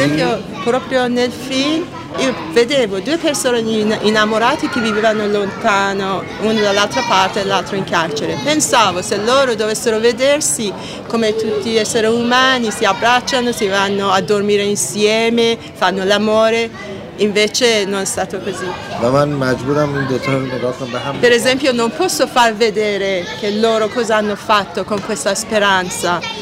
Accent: Iran; Italian is a second language; now in Italy; La cosa che vorrei portare dal mio paese all'Occidente è la cultura, la storia.

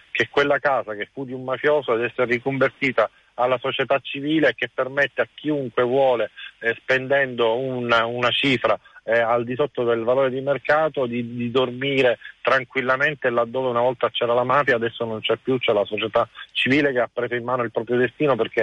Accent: Sicily, Italy; perché non ne possiamo più, ripeto, di essere additati in tutto il mondo come siciliani mafios

